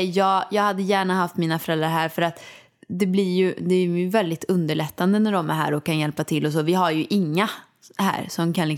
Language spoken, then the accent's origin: Swedish; Åmål, Västra Götaland County, Sweden; moved away; Farmor frågade varje gång jag är hemma i Åmål. När ska du flytta hem?